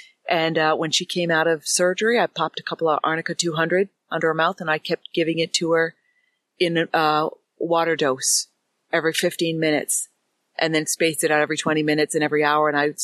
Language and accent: English; Connecticut, United States; I'm from the USA. I live in the northeast part of the USA in an area called New England. I'm from Connecticut.